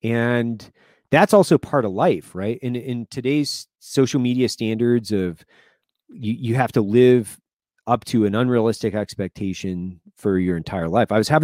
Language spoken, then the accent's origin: English; Lewiston, Idaho, United States; I grew up in Lewiston, Idaho. So 23,000 people. It's a baseball town.